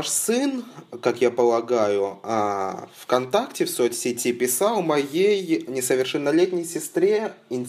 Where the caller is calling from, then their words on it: Saint Petersburg, Russia; Я вам звоню из Санкт-Петербурга.